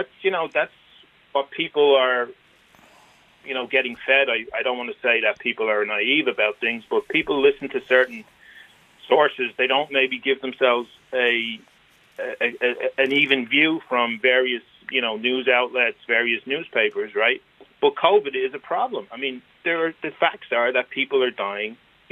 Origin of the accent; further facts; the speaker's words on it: Dublin, Leinster, Ireland; I'm originally from Dublin